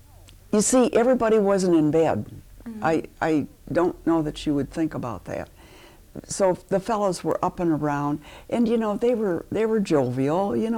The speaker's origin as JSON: {"language": "English", "region": "Michigan", "country": "United States", "tie": "born or raised there", "said": "lived in Michigan, so I had no idea what it was like. There weren't any black people that lived in my hometown."}